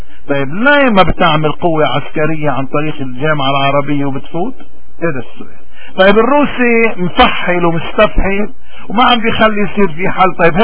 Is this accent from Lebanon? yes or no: yes; Lebanon; نحن نحن كلبنانيين وهودي اهلنا وولادنا